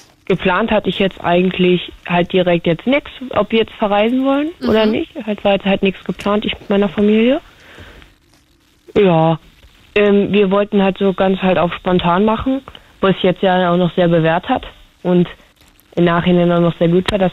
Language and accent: German; Berlin, Germany; Ich komme ja aus Neukölln, ich gehe halt in Steglitz zur Schule.